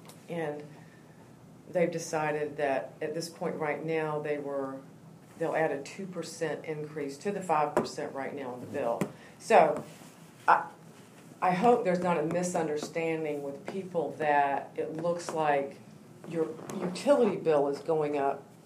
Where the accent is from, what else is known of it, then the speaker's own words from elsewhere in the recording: Beaufort, South Carolina, United States; Well, I'm a Beaufortonian. I was born and raised in Beaufort.